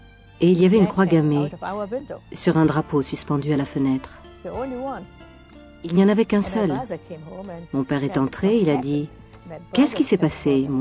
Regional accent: Prague, Czechia; Là où j'ai grandi, à Prague, nous n'avons pas souffert de l'antisémitisme.

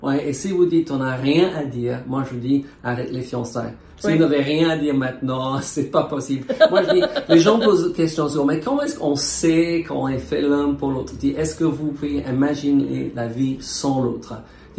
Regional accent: France; nous venons de la France

